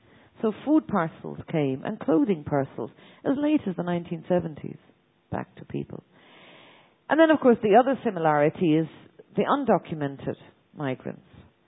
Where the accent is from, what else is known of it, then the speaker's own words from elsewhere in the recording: Ireland; I remember growing up in Ireland at a point in time